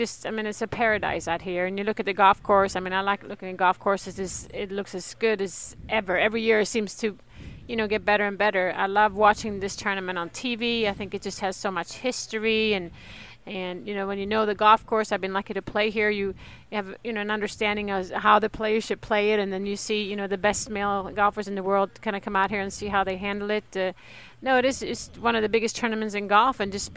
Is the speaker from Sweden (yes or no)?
yes; Sweden; You know, growing up in Sweden and looking at the Hall of Fame